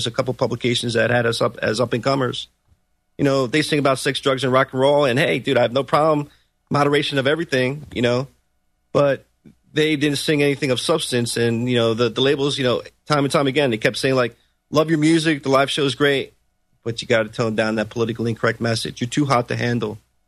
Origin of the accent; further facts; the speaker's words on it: United States; And you know, I'm an American first, and I always want to know, like, why is Israel so important to the United States?